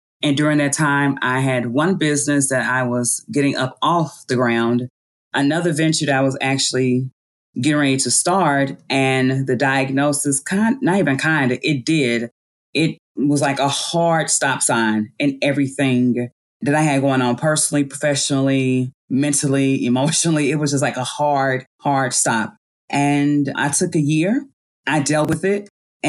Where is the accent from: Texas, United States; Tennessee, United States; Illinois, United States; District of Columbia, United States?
Tennessee, United States; Memphis; also born or lived in Atlanta / Brooklyn; born and raised in Memphis, Tennessee. I spent some time in Atlanta, as well as lived in Brooklyn, New York.